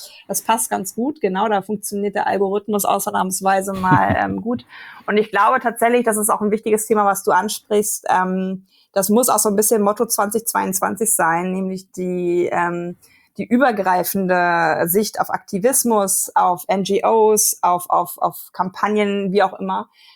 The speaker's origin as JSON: {"language": "German", "region": "Hamburg", "country": "Germany", "said": "ich möchte in Hamburg wohnen bleiben. Ich bin Hamburgerin, ich gehe nicht aufs Land."}